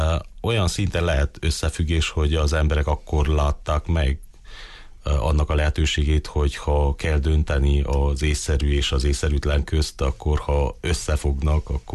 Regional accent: Baraolt, Covasna, Romania; én baróti születésű vagyok, ott lakok, ott tanultam, ott dolgozom, ott próbálok a közösség javára lenni, és családos ember vagyok, két kisgyerekem

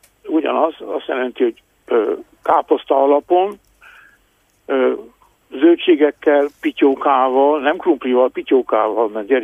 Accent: Gheorgheni, Harghita, Romania; Mindannyian gyergyóiak vagyunk.

